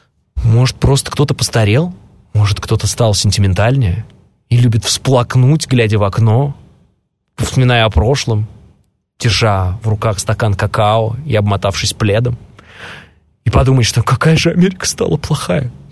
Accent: Ukraine; я, конечно, украинец, сам по своей сути. Украинец.

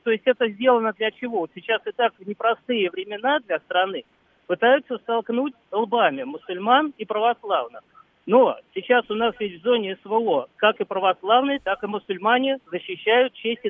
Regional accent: Kosino-Ukhtomsky, Moscow, Russia; Я коренной житель Косино-Ухтомский.

